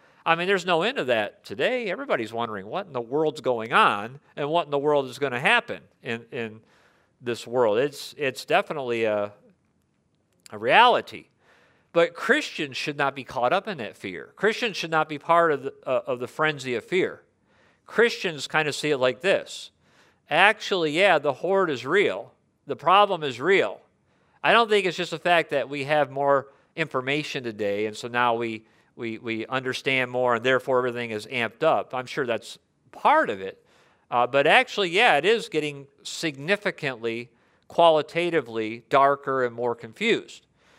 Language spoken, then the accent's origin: English; Michigan, United States; I came from Michigan, and it was a very busy, fast pace, and so I had to downshift a bit.